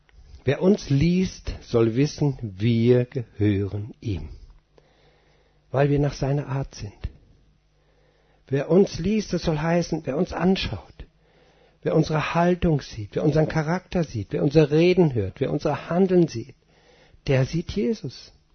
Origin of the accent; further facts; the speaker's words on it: North Rhine-Westphalia, Germany; In Westfalen kennt man das. Wir kommen aus Westfalen.